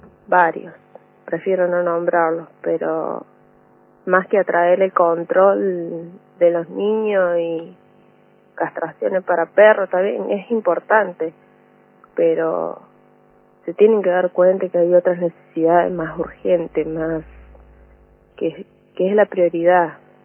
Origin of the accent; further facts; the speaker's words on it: San Luis, Argentina; No, yo soy nativa de acá de San Luis Capital.